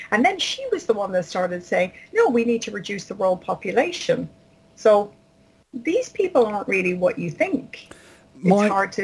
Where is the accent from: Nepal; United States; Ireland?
Ireland; now in United Kingdom; I'm from Ireland. I live in the UK.